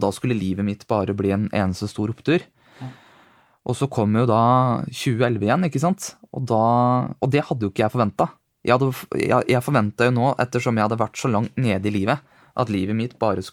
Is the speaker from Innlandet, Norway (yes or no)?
yes; Gjøvik, Innlandet, Norway; Jeg vokste opp på Gjøvik da, og hatt min barndom her.